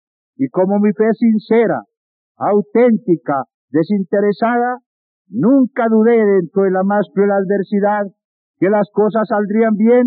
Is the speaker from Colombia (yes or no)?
yes; Colombia; y como colombiano, las muertes ocurridas